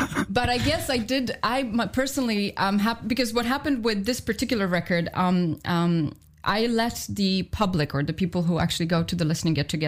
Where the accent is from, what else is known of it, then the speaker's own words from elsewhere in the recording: Poland; English is a second language; My parents, for example, my parents' generation, I come from Poland.